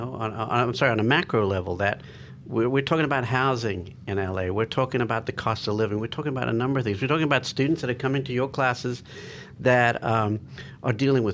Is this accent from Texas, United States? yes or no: yes; Texas, United States; now in California, United States; One thing, I know I came from Texas to California, and there just seems to be – it's not very mindful.